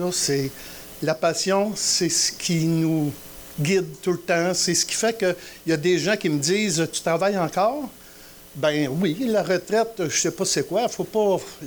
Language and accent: French; Saint-Liboire, Quebec, Canada; on peut dire qu'il y a une semence que j'ai germée quand j'ai grandi à Saint-Liboire.